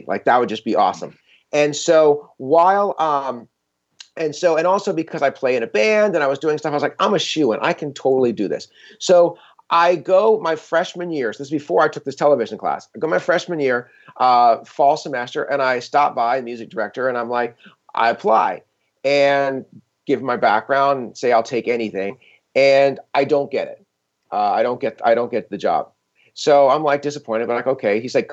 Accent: Chapel Hill, North Carolina, United States; I grew up in Chapel Hill, where the University of North Carolina is.

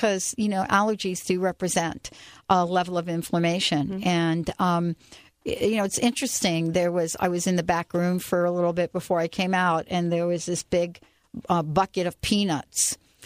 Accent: New Jersey, United States; but I grew up in the Garden State, and I had allergies most of my life.

